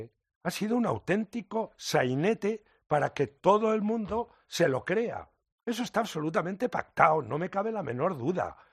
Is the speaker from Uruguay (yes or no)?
no; Castilla-La Mancha, Spain; Y tú y yo, que somos de la Alcarria